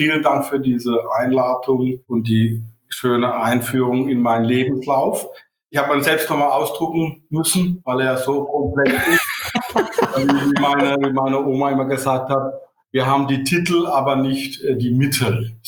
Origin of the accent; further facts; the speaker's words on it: Rhineland-Palatinate, Germany; Bin ein Pfälzer, bin kein Kölschum, ja, und bin ja in der Nähe geboren worden